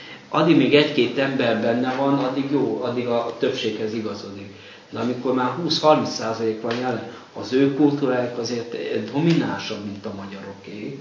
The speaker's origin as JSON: {"language": "Hungarian", "town": "Oradea", "region": "Bihor", "country": "Romania", "tie": "born or raised there", "said": "Én Nagyváradon nőttem föl."}